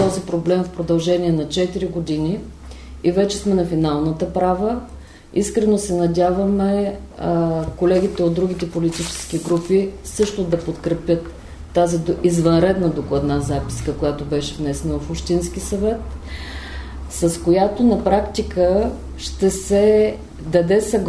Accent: Burgas, Burgas Province, Bulgaria; е нещо, с което може да се поздравим всички ние като бургазлии

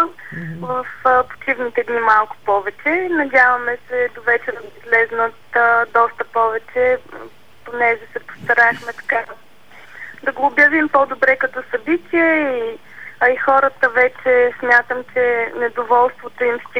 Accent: Stara Zagora, Stara Zagora Province, Bulgaria; also born or lived in France; От Стара Загора съм и живея тук от 5 години.

